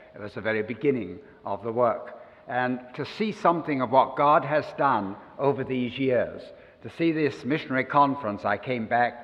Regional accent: England, United Kingdom; moved away as an adult; now in United States; 50 years ago this year that I came to this country for the first time. My wife was from Minnesota, and I came from England.

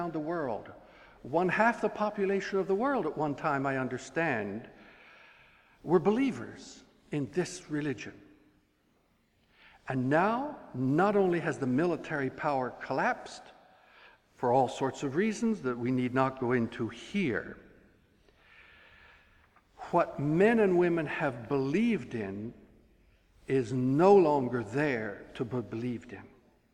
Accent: Belgium; I was raised in Belgium, a second generation missionary

